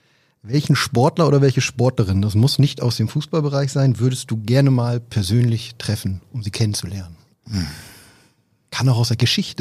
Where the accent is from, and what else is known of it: Northern Germany, Germany